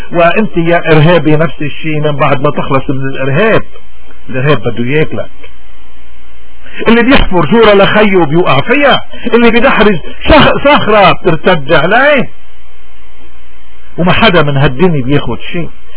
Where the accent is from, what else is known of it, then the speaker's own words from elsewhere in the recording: Lebanon; نحن كلبنانيين اليوم بأمس الحاجة انه اول شيء نكون صادقين مع نفسنا